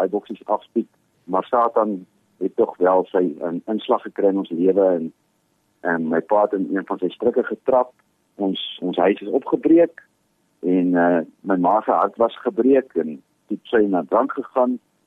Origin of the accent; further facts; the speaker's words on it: Potchefstroom, North West, South Africa; ek kom uit 'n wonderlike familie. Ek is die derde van vier kinders. Ek groot geword op Potchefstroom.